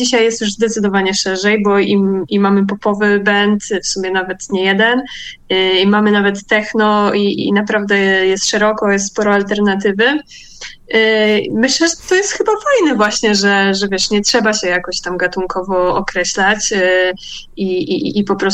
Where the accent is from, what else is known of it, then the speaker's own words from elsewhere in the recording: Poznań, Greater Poland Voivodeship, Poland; lokalnie po poznańsku, bo jesteśmy z Poznania